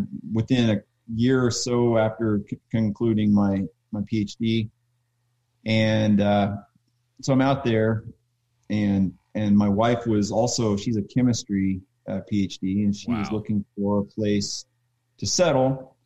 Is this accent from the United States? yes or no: yes; Oklahoma, United States; Shane and I came from Oklahoma, and we were in a homebrew club together.